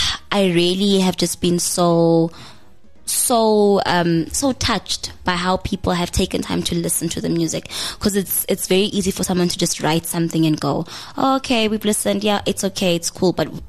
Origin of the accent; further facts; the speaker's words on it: Johannesburg, Gauteng, South Africa; I did high school here. I lived here. I'm from Johannesburg